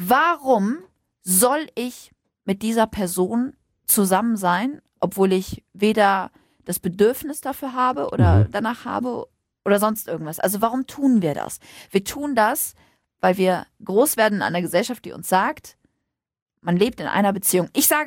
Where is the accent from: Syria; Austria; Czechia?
Syria; German is a second language; now in Germany; ich bin aus Syrien, aber ich bin hier groß geworden, beziehungsweise ja, ich bin hier, habe hier viele Jahre jetzt gelebt und mir geht's gut und ich beherrsche die Sprache